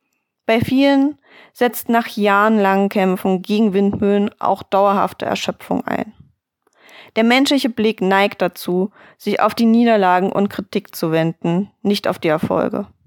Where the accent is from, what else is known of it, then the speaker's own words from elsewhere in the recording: Germany; born there; Ich bin in Deutschland geboren, nicht krank oder behindert.